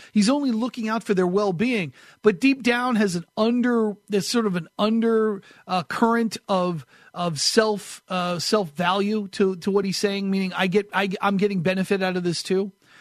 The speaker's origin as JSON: {"language": "English", "region": "New England", "country": "United States", "tie": "born or raised there", "said": "I wasn't a Patriots fan growing up in New England."}